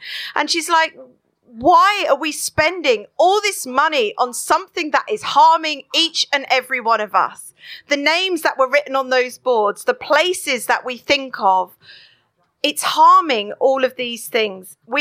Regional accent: Southend-on-Sea, East of England, United Kingdom; I'm from Southend-on-Sea. Yes, Essex. And actually, we live very near an island called Canvey Island that is already naturally 3 meters below sea level.

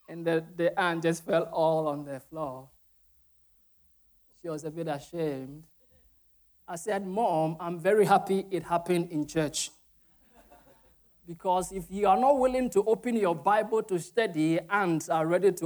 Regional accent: Ghana; English is a second language; I'm not English, I'm a Ghanaian, but I try to speak English.

